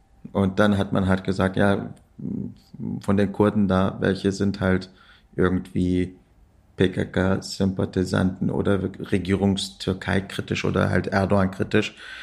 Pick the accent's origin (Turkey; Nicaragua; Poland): Turkey; also born or lived in Kassel; Ich bin in Kassel, in Hessen geboren. Bin aber dann in der Türkei zur Schule gegangen, zur Uni